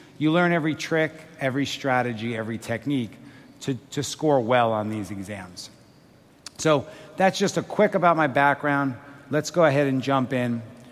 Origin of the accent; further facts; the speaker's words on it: Long Island, New York, United States; accent: Long Island; So I grew up on Long Island in New York. Any folks from Long Island? Show of hands. All right. All right, great. So bear with me if you can hear my Long Island accent.